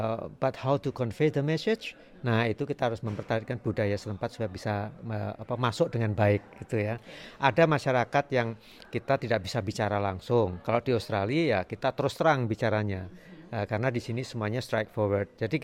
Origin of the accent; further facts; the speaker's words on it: Tulungagung, East Java, Indonesia; also born or lived in Yogyakarta; Saya lahir di Jogja. Tapi besar di Tulungagung, ya.